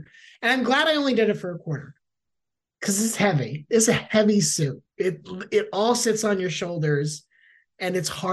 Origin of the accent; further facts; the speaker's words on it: Tampa, Florida, United States; I'm from Tampa originally.